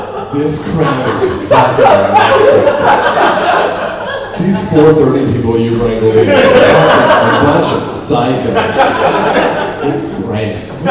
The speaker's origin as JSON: {"language": "English", "country": "Canada", "said": "Yeah, I'm in from Canada."}